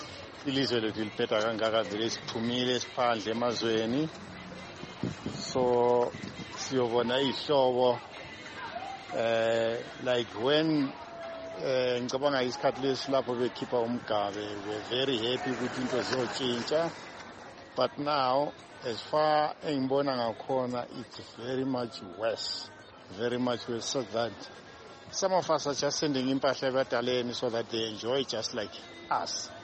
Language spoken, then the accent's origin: English; Johannesburg, Gauteng, South Africa; I'm just from Joburg.